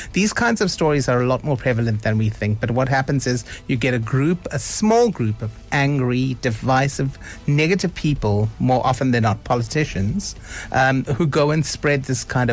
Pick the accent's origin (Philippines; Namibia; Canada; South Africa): South Africa; I don't feel as strong a bond to India because I'm South African first.